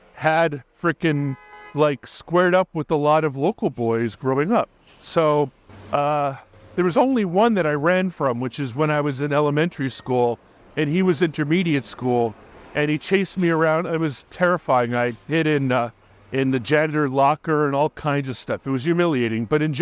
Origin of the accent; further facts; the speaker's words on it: Hawaii, United States; So I grew up in Hawaii, and I was kind of a chubby white kid. And in Hawaii, we're called Haoles.